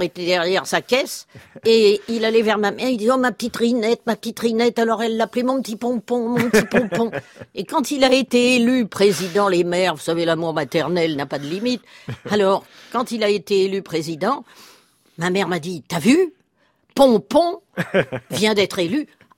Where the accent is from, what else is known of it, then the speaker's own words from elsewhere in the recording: Île-de-France, France; accent: Parisian; Moi avec mon accent parigot